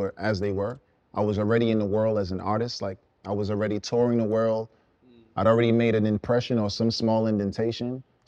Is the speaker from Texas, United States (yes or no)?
no; New York, United States; I was in L.A. at the time. I just happened to be in L.A. He didn't know I was from New York.